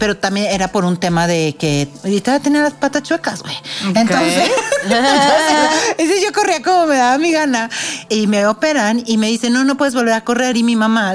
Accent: Torreón, Coahuila, Mexico; Yo soy de Torreón y con el calor intenso de Torreón

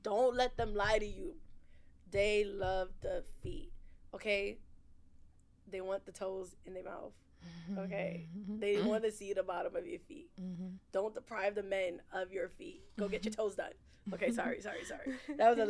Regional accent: Nigeria; I know my best friend is Haitian, so, and I'm Nigerian.

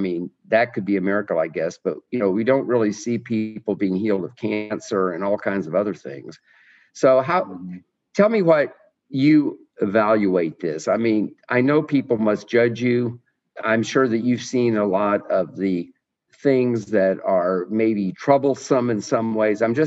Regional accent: Lakeland, Florida, United States; The amazing thing is that I grew up in Lakeland, Florida. I lived on a street called Venetian Avenue, and our house number was 722.

